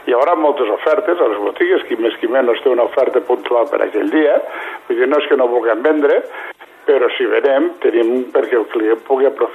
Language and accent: Catalan; Lleida, Catalonia, Spain; som gent de Lleida per Lleida, som botigues portades per gent de Lleida amb propietats de gent d'aquí